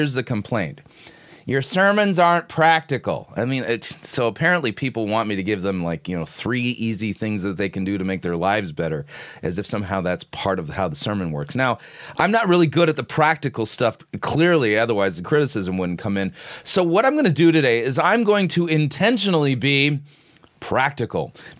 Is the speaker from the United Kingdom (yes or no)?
no; United States; Now, being an American, there's only so far that I can go with this because British comedy is like not my natural comedic language.